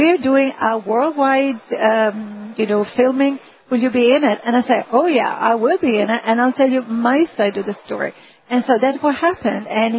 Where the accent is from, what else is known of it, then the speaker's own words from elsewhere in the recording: Milan, Lombardy, Italy; now in Australia; Yes. I am from Milan. I'm an oncologist, an integrative oncologist. I work in Australia on the Gold Coast.